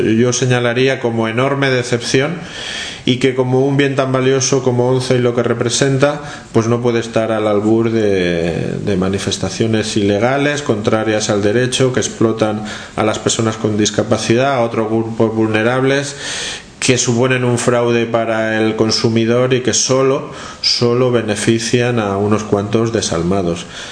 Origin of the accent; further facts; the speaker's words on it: Spain; yo lo haría como español y como miembro de una comunidad amplia como es España.